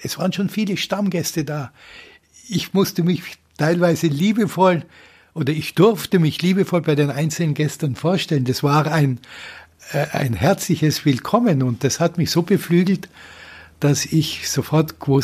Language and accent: German; Styria, Austria; moved away as an adult; bin Österreicher, wunderschön in Österreich, in der Nähe von Graz